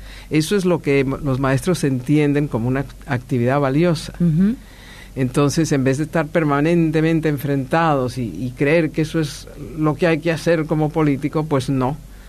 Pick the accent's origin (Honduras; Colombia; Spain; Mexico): Colombia; yo nací en Colombia, me crié en Colombia, era un país pobrísimo, se veía todo tipo de tragedias en la calle a diario